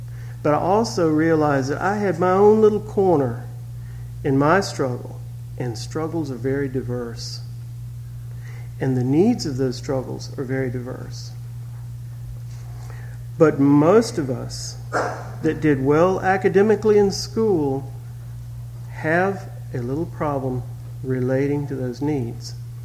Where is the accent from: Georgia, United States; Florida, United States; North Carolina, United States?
Georgia, United States; Montezuma; I'm from the South. I'm from Georgia, Montezuma, Georgia.